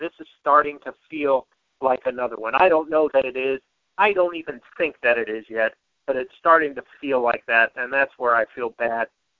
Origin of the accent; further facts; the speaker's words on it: Akron, Ohio, United States; I grew up in Akron, just down the road from LeBron.